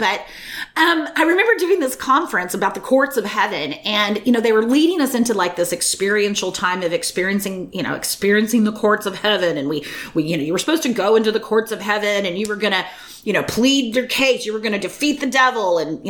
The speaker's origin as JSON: {"language": "English", "town": "Arlington", "region": "Texas", "country": "United States", "tie": "born or raised there", "said": "I grew up in Texas. I grew up in Arlington, which is a suburb of Dallas, right?"}